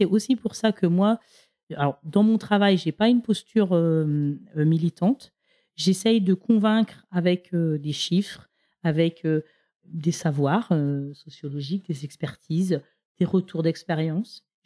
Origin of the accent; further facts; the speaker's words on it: France; Aucun élu chez nous en France